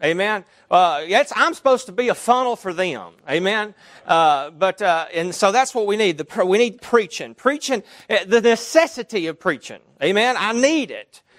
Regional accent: Alabama, United States; I am a little bit at a disadvantage because I am from Alabama. So I don't speak with all the syllables like the brother.

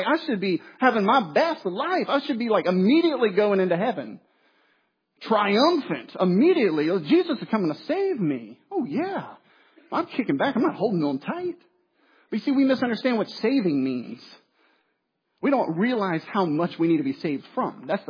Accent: the South, United States; it's tough as a Southerner because you think you're a Christian already.

